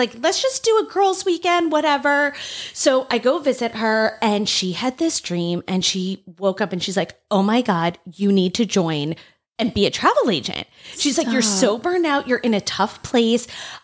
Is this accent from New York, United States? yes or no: yes; New York, United States; Now, when I was a kid, though, we're from New York.